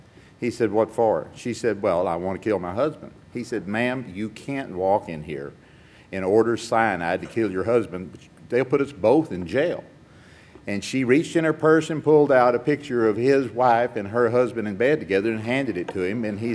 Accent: Houston, Texas, United States; also born or lived in Austin; I'm from Houston. I'm a member of the Cypress Wood group of Alcoholics Anonymous in Northwest Houston.

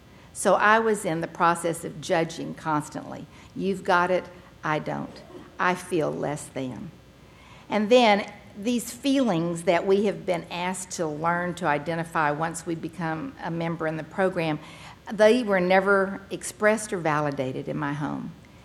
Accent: San Antonio, Texas, United States; also born or lived in Midland; Now, when I was born in Midland, Texas. And shortly after I was born, my family moved to San Antonio, and that's where I grew up.

